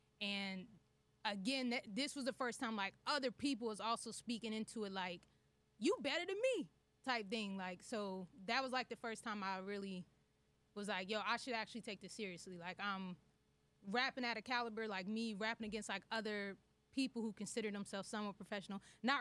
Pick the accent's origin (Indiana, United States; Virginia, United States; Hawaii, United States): Virginia, United States; Fredericksburg; also born or lived in New York / North Carolina; So, like, I was born in New York, but when I was, like, 4, I moved to Virginia, then from Virginia to North Carolina.